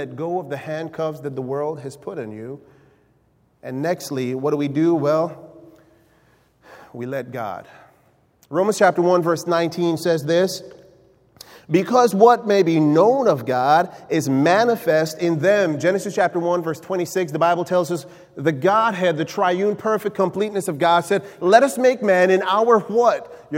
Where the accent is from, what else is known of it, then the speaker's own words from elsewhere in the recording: Guyana; When I was growing up in Guyana